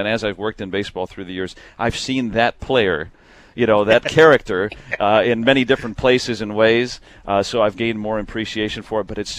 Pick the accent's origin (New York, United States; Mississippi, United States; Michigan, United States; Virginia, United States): Michigan, United States; Detroit; Well, I grew up in Detroit